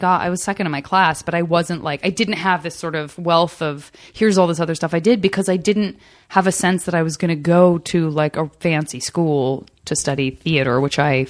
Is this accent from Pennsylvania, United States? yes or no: no; Tucson, Arizona, United States; I'm from Tucson.